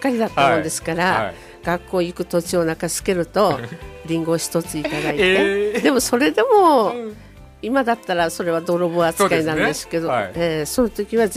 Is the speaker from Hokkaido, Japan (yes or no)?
yes; Sapporo, Hokkaido, Japan; 私、はい、生まれ育って中之島60年なんですね。